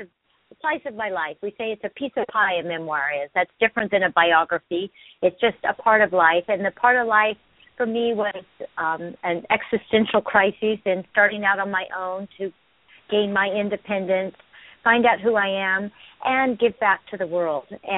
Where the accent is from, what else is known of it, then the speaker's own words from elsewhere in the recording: Ireland; And I found all those qualities within me being Irish.